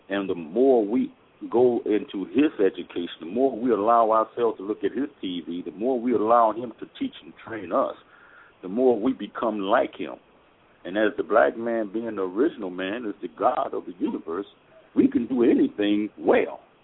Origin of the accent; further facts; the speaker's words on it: Chicago, Illinois, United States; I'm from Chicago.